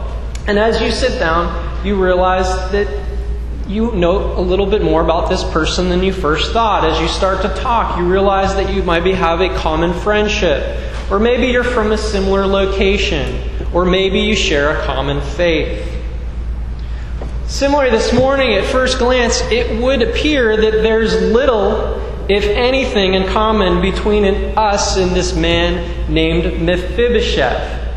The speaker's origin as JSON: {"language": "English", "town": "Pittsburgh", "region": "Pennsylvania", "country": "United States", "said": "the waitress caught wind of the fact that I was from Pittsburgh. If you know anybody from Pittsburgh, you know that we love sports."}